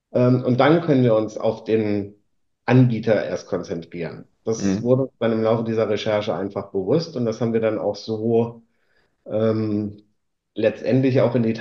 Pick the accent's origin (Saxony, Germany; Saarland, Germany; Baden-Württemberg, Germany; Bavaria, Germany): Saarland, Germany; Überlegung, ob wir schauen im Saarland einfach, wie es da ausschaut. Und auch jetzt dann im Nachbarort, wo ich aufgewachsen bin, haben wir das Grundstück dann gefunden.